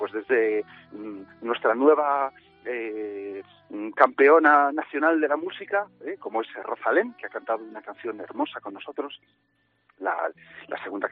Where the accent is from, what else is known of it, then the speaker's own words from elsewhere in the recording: Vigo, Galicia, Spain; born there; yo nací en Vigo en los años 70